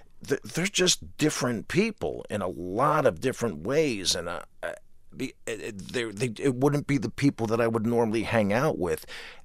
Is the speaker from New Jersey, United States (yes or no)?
yes; New Jersey, United States; I'm a jock from New Jersey.